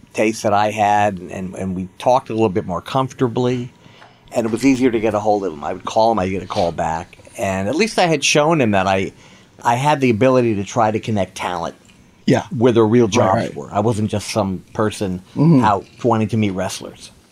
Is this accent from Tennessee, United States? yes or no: no; California, United States; And I said, hi, I'm an agent from California, and I would like to talk to someone about working with your talent.